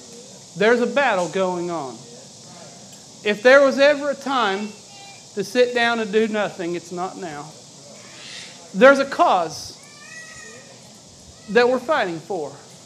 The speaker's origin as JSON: {"language": "English", "town": "Junction City", "region": "Kentucky", "country": "United States", "said": "I'm from Junction City, Kentucky."}